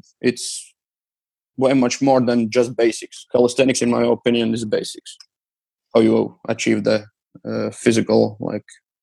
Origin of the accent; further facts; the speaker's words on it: Riga, Latvia; they spend the money to like build some parks around my hometown, Riga. And yeah, pretty much that's how I saw them. And later on, they started to touring around the schools around Latvia.